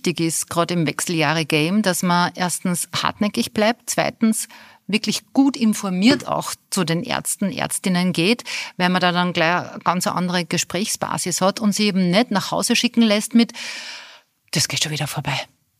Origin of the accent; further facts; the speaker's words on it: Austria; angeschasselt, sagt man bei uns in Österreich, abgefertigt, glaube ich, auf Hochdeutsch heißt es dann.